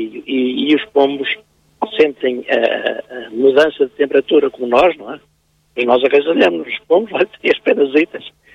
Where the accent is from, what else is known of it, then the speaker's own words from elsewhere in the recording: Aveiro, Portugal; os colombófilos não se esquecerem que somos de Aveiro